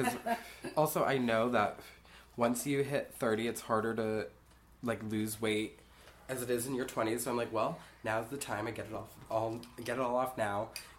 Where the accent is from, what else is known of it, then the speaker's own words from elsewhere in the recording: Massachusetts, United States; now in New York City, United States; I grew up in Western Massachusetts. Uh-huh. I moved to New York City after living in Salem, Massachusetts, and kind of all over.